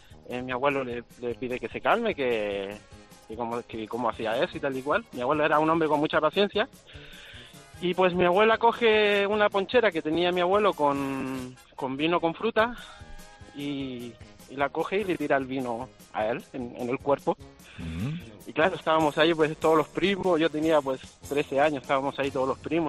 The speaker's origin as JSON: {"language": "Spanish", "country": "Chile", "said": "yo soy de Chile. Y claro, allá es al contrario que acá la estación, es en verano."}